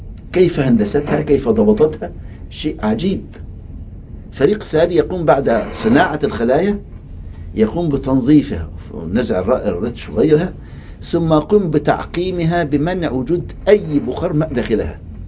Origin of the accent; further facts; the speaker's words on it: Egypt; عندنا في مصر